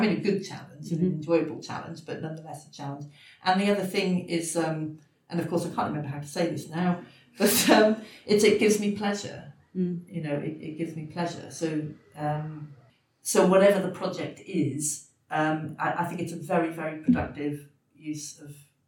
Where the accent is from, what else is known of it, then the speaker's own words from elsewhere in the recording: Wales, United Kingdom; and also Dylan Thomas, I suppose being Welsh, I have to sort of mention Dylan Thomas